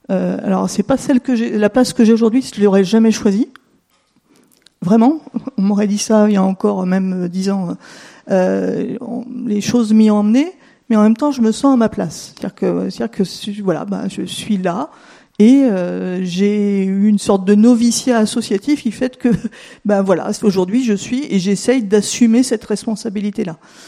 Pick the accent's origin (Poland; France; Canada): France; Nantes, Pays de la Loire; born there; alors moi je suis une voisine du Maine-et-Loire à côté, enfin je suis née à Nantes, mais j'habite depuis 28 ans dans le Maine-et-Loire, en bord de Loire.